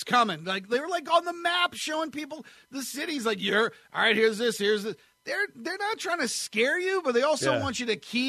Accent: New Hampshire, United States; So, a bunch of New England guys shared my New England growing up in New Hampshire experience.

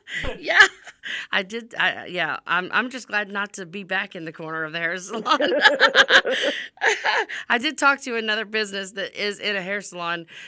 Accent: Louisiana, United States; I know in Louisiana, my home state, the city of New Orleans is decriminalized

